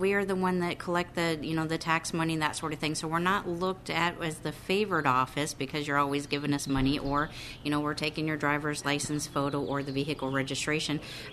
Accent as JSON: {"language": "English", "region": "Illinois", "country": "United States", "moved": "yes", "lives_now": "Weaver, United States", "said": "I am from Illinois, but I moved over to Iowa about 20 years ago."}